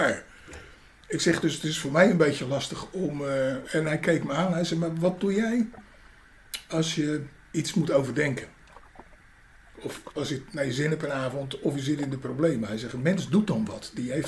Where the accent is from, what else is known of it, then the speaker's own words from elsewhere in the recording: Pernis, South Holland, Netherlands; born there; En ik ben al geboren hier in deze, maar ik ben in Pernis geboren, het dorp hiernaast. Ik heb altijd langs de rivier gewoond.